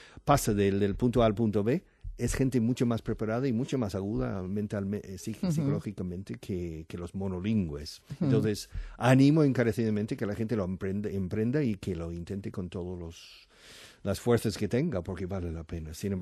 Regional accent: Oklahoma, United States; Spanish is a second language; also born or lived in Texas; now in Spain; Yo soy de Texas y de Oklahoma. Entonces, en Oklahoma yo recibí seis años de español

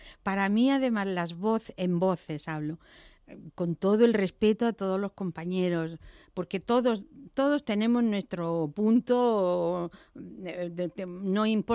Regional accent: Spain; yo me voy a mi tierra, me voy a España

